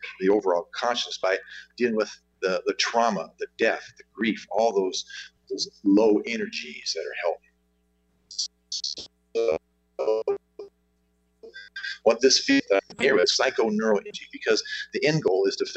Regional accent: Bellingham, Washington, United States; But I'm from Bellingham

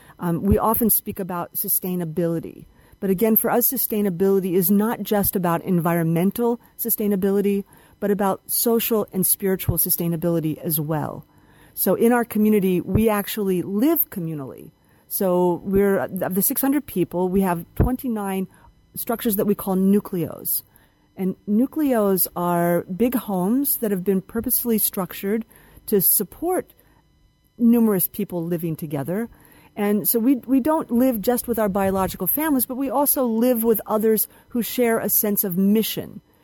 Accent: United States; accent: American; now in Italy; Indeed, I am from the States. I do have an American accent. My background gave no indication that I would, at the midpoint of my life, end up in an intentional community in Italy.

